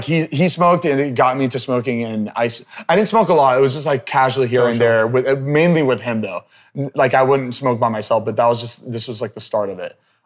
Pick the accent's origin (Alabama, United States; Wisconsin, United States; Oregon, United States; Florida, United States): Florida, United States; Plantation; We grew up in Plantation, Florida.